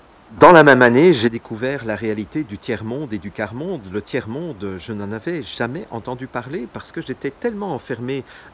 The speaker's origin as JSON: {"language": "French", "country": "Belgium", "said": "je suis belge, ça vous le savez, je suis né en 1961, donc si vous calculez, au moment où j'enregistre cette vidéo en 2019, j'ai 58 ans"}